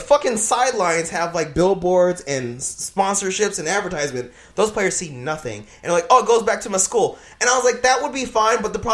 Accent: Kentucky, United States; born there; I was born in Kentucky.

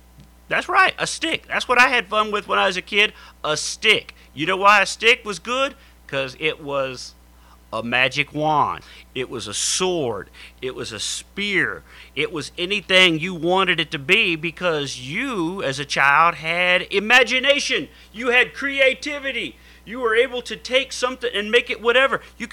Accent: Texas, United States; And growing up in Texas in the heat, if you could find like a dead run-over frog that was just flat and stiff, it was like a ninja star.

